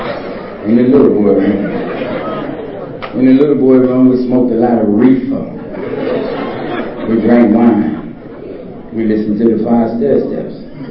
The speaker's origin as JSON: {"language": "English", "town": "Washington", "region": "District of Columbia", "country": "United States", "said": "I am proud to say I'm from Washington, D.C."}